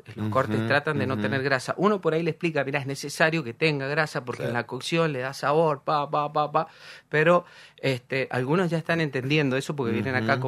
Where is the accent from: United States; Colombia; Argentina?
Argentina; Que como argentinos nosotros hacíamos el fuego así y la carne igual, lo mismo.